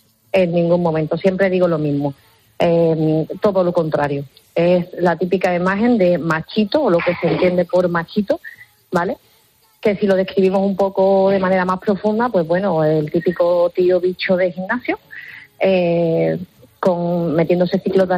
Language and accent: Spanish; Seville, Andalusia, Spain; somos de Sevilla